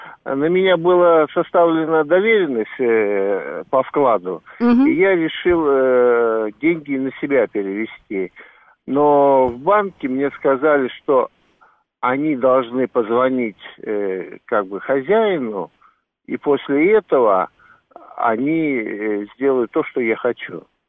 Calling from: Moscow, Russia; я из Москвы.

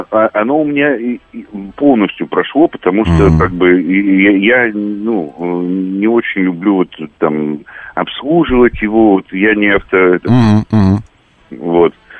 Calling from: Yekaterinburg, Sverdlovsk Oblast, Russia; Да, я из Екатеринбурга.

